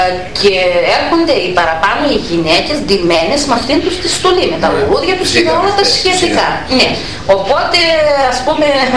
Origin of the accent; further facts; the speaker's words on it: Trigono, Eastern Macedonia and Thrace, Greece; δηλαδή που είμαι εγώ από το Τρίγωνο, κεφαλοχώρη, ναι, από την Ελλάδα, από το χωριό του Τριγώνου. Θεωρούνταν από παιδί εγώ ακόμα που θυμάμαι